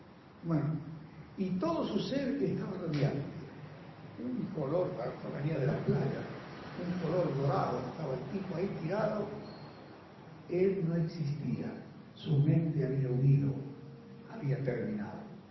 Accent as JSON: {"language": "Spanish", "region": "Misiones", "country": "Argentina", "said": "yo cada día que pasa soy más argentino y cada día más misionero"}